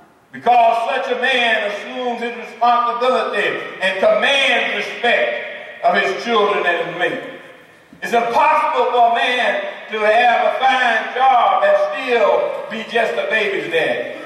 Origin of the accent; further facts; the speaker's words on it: the South, United States; Growing up in the South, in the rule, that was a sign of a fan.